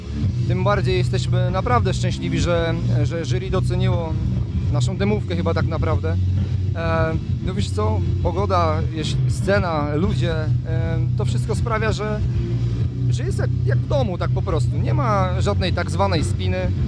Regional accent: Wschowa, Lubusz Voivodeship, Poland; ja jestem ze Wschowy, więc pochodzę z tego województwa.

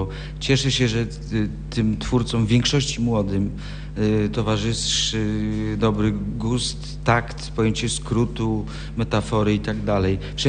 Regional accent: Lubusz Voivodeship, Poland; Pochodzę z Podstrzelec Kajeńskich, dokładnie z Rzekcina, urodziłem się w Drezdenku. Tutaj mieszkała większość mojej rodziny, miałem nawet narzeczoną w Lubsku, także tak, stąd pochodzę.

